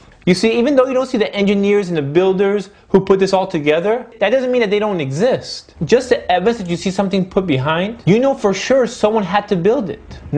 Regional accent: United States; born or raised there

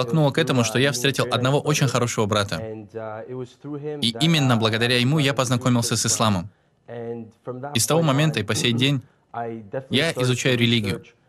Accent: Canada; also born or lived in Serbia; Итак, я родился в Сербии. Когда мне был 1 год, родители переехали в Канаду. Поэтому всю сознательную жизнь я провел уже в Канаде.

